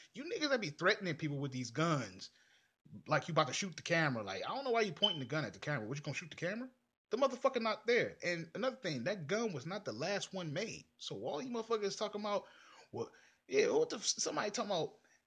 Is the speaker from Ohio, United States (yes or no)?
yes; Cleveland, Ohio, United States; I'm 30 years old, born and raised in Cleveland, Ohio